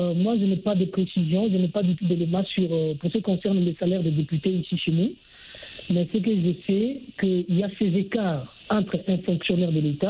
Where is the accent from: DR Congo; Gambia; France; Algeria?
DR Congo; ici chez nous en RDC